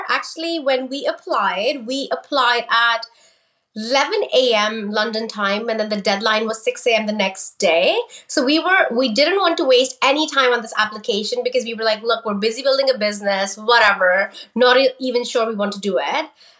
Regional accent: India; I was born and brought up in India.

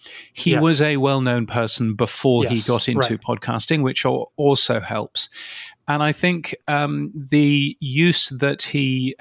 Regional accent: United Kingdom; moved away as an adult; now in Australia; Being a Brit, as you can tell, and moving here 5 or 6 years ago, gosh, you know, it's a different world.

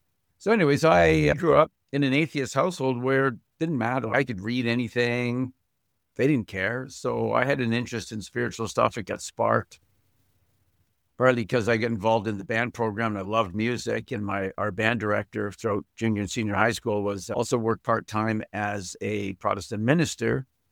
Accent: Fort Saskatchewan, Alberta, Canada; the fact that I grew up in Fort Saskatchewan and my father, of course, we were there because my father had a job there, right?

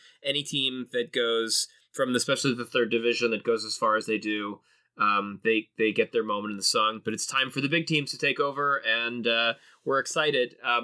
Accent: Los Angeles, California, United States; growing up in Los Angeles, knew a lot of Salvadorians

